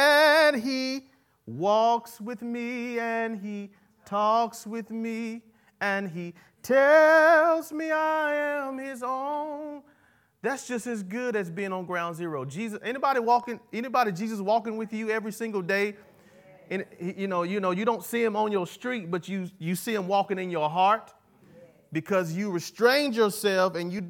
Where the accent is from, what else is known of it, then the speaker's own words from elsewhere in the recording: Fafar, South Carolina, United States; so I'm from Fafar, South Carolina, and it's hard for me to think outside of Fafar, South Carolina.